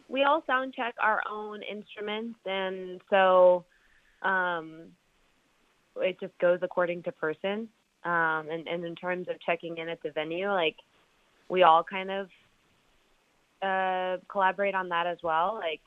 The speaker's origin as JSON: {"language": "English", "town": "Long Beach", "region": "California", "country": "United States", "said": "We're all from Long Beach, but now live in different areas. Like our bassist is in L.A. and our drummer and keyboardist live more inland. And Matt and Eric and I are still in Long Beach."}